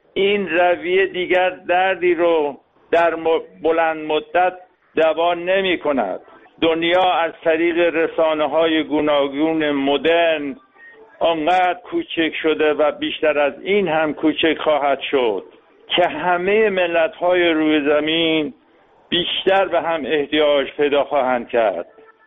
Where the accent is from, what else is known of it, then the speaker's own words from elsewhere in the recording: Iran; من به عنوان یک ایرانی که همیشه خواهان صلح در ایران و تمام جهان هستم